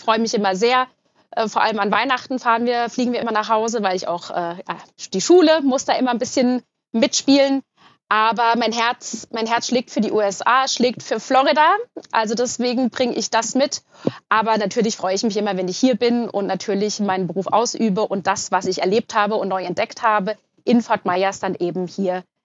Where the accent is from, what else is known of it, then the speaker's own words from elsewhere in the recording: Germany; also born or lived in United States; mein Zuhause, meine Heimat hier in Deutschland und vor allem im deutschsprachigen Raum dem Reisenden darzustellen.